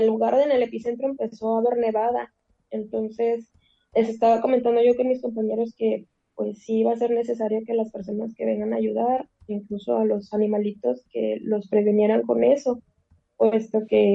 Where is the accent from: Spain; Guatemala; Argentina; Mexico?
Mexico; Guerrero; Yo soy del estado de Guerrero y pues estoy un poquito acostumbrada a los movimientos sísmicos